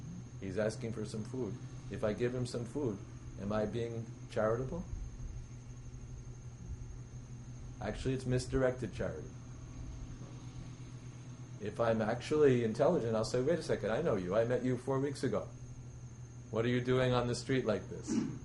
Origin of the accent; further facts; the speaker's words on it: United States; you know, I grew up in America, sufficient money, sufficient everything, and suffer.